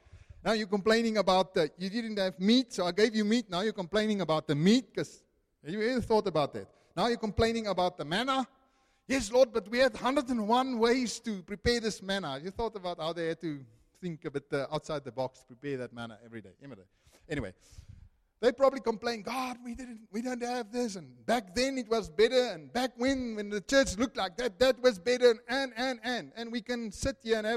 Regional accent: Namibia; We come from Namibia, so we think.

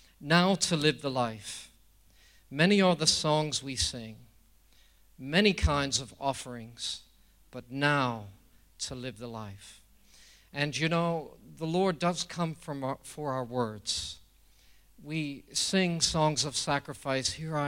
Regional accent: United States; I remember growing up in America, I came from a very Pentecostal background and church

